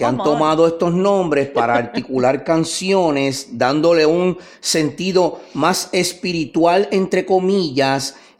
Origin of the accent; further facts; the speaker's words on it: Puerto Rico; nosotros somos puertorriqueños, o somos caribeños